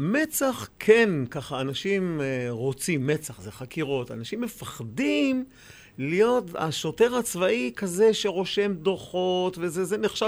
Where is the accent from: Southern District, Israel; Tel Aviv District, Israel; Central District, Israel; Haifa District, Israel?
Haifa District, Israel; Kiryat Motzkin; אני נולדתי וגדלתי בקריות, גדלתי בקריית מוצקין, ושם למעשה, משם התגייסתי בסוף.